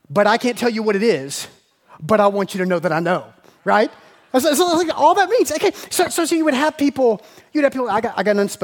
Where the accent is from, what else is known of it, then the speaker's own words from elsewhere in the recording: Macon, Georgia, United States; I mean, I grew up in Macon, and so my wife and I are both originally from Macon